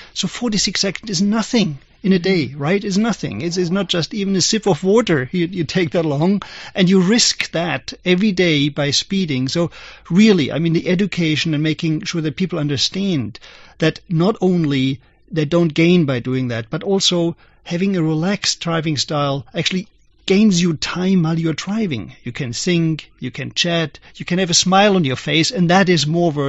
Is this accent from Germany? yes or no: yes; Germany; when I was young, I grew up in Germany as a young boy.